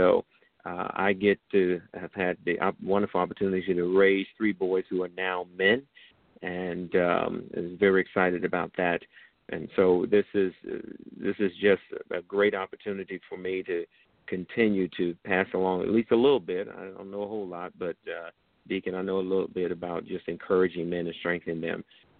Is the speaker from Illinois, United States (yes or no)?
yes; East St. Louis, Illinois, United States; moved away as an adult; I am originally from the Midwest, from East St. Louis, Illinois, about 8 hours south of Chicago, born and raised.